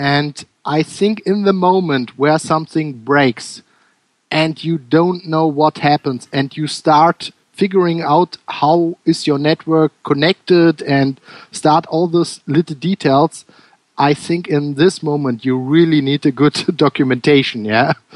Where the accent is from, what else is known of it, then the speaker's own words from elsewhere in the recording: Berlin, Germany; from Berlin.